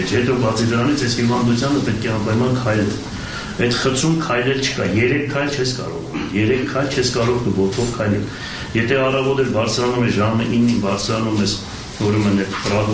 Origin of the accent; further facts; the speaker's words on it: Gyumri, Shirak, Armenia; ես որպես գյումրեցի